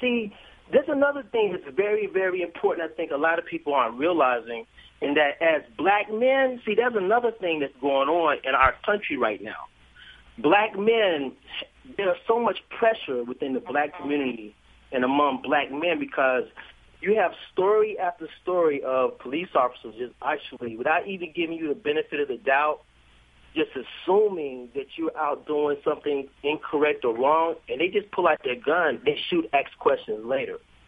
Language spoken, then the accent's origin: English; United States; because I am an American citizen, born and raised, you have a right of freedom of speech.